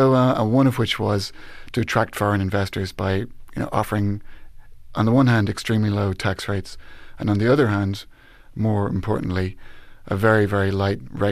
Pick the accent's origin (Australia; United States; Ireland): Ireland; Dublin, Leinster; I mean, I'm from Dublin.